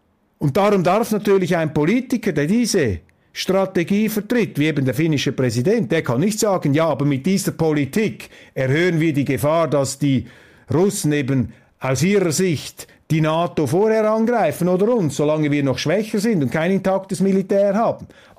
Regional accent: Switzerland; das sage ich Ihnen als Schweizer.

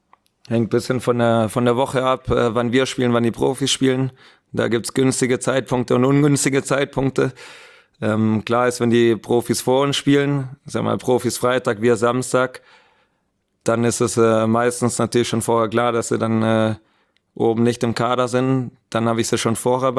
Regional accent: Aalen, Baden-Württemberg, Germany; accent: Swabian; Nee, ich komme aus Süddeutschland, aber nicht Bayern, sondern aus Aalen. Das ist Baden-Württemberg.

